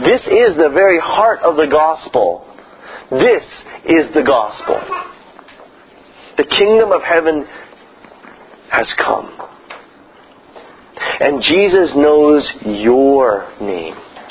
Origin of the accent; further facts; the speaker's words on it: Canada; And so, we're Canadian. I don't know how that works.